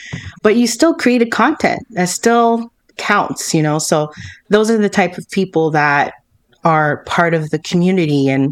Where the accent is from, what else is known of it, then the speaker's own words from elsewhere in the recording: Canada; people to feel like what I felt when I started 10 years ago in podcasting, like I have to hide that I'm Canadian in order to have as many audience as possible.